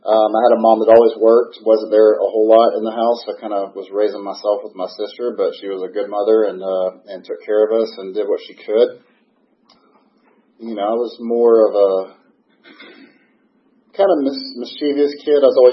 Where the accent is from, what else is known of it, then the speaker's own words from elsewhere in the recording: Pittsburgh, Pennsylvania, United States; born there; I was born in Pittsburgh in 1976. I'm 47 years old.